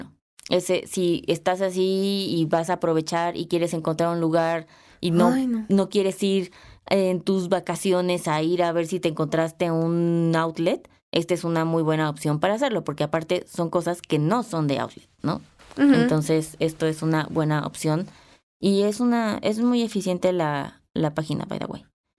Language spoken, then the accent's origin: Spanish; Mexico; yo no soy europea, soy mexicana.